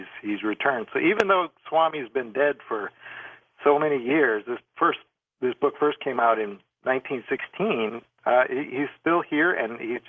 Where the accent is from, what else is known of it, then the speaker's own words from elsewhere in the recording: Iowa, United States; now in California, United States; I do have roots in Missouri myself, and I grew up in Iowa. It was a good place to grow up. I'm in California now.